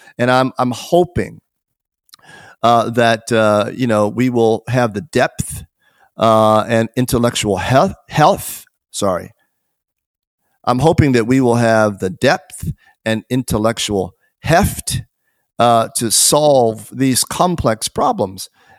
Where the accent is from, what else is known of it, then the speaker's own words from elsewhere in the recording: United States; I'm an American citizen, formerly wore the uniform of the country, very proud of that.